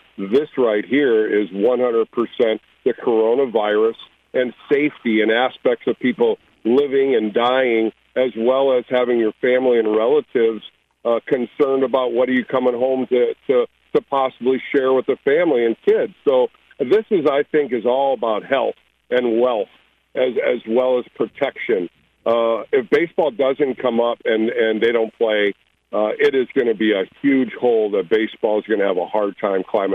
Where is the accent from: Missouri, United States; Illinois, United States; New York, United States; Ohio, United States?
Ohio, United States; Toledo; I grew up in Toledo. I had the local scouts from Detroit and Cleveland watch me all the time.